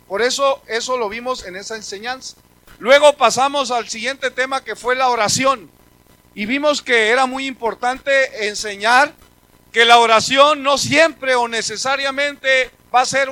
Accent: Mexico; qué tan desconfiados somos los mexicanos

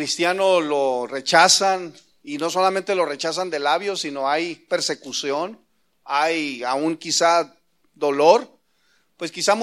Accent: Mexico; no es como nosotros, como mexicano

